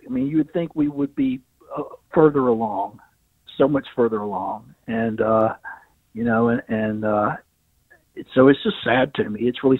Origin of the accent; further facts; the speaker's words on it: Alabama, United States; I mean, I grew up in Alabama, and you know, in the Wallace era.